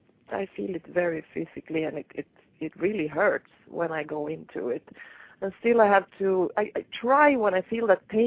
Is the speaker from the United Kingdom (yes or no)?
no; Sweden; English is a second language; What is a mallet? I'm from Sweden.